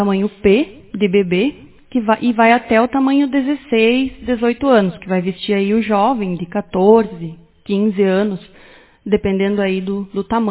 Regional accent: Alpestre, Rio Grande do Sul, Brazil; moved away as an adult; now in Iraí, Brazil; eu venho lá do interior de Alpestre, de Farinhas mais precisamente. Há uns 10 anos, 11 anos que eu estou morando aqui, casei.

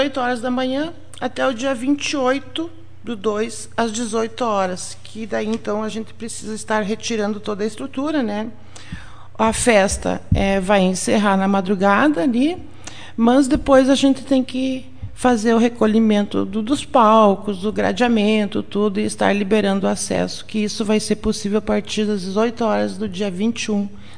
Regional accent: Iraí, Rio Grande do Sul, Brazil; para nós que somos de Iraí, é mais familiar

